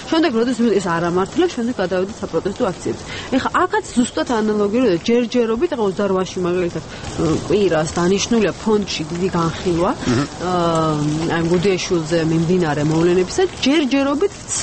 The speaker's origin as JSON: {"language": "Georgian", "region": "Tbilisi", "country": "Georgia", "tie": "born or raised there", "said": "ეს არის სივრცე, სადაც მე ვბრძნობ თბილისელ ქალაქი და ქვეყანა"}